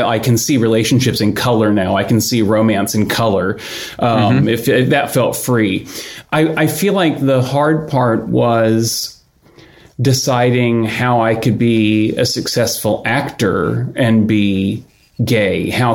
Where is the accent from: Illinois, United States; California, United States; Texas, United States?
Texas, United States; Houston; moved away as an adult; I grew up in Houston.